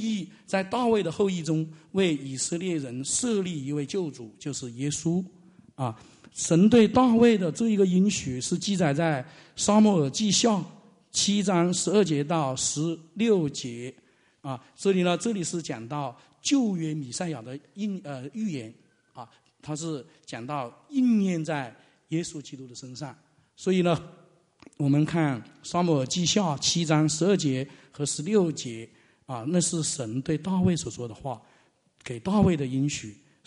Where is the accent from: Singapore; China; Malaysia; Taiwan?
China